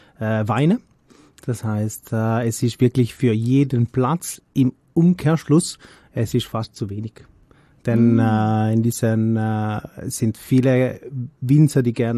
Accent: Trentino-Alto Adige, Italy; ja, ich komme aus dem Südtirol, oder?

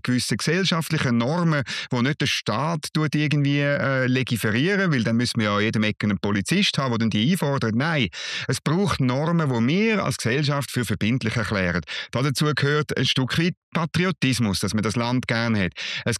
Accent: Switzerland; aber als richtiger Schweizer habe ich natürlich ein Sackmesser dabei gehabt

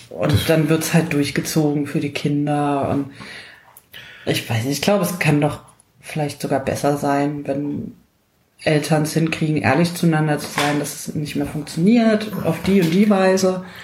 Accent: East Germany, Germany; born there; Ja, ich bin gerade noch in der DDR geboren.

